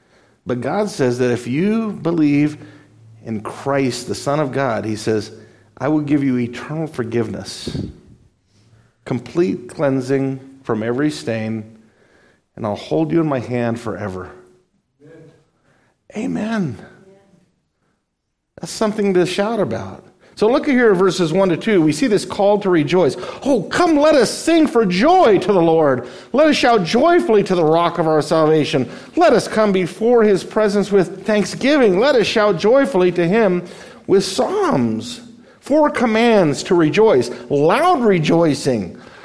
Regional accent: Las Vegas, Nevada, United States; Since Las Vegas now has the Raiders, and that's my hometown, I never watch football

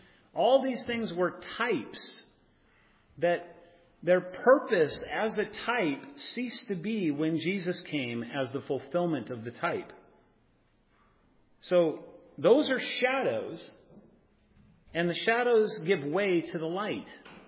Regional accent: Colorado, United States; because I'm from Colorado

